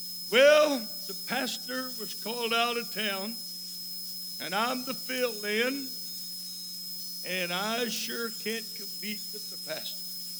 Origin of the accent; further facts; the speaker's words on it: Kentucky, United States; I'm from Kentucky. I like it.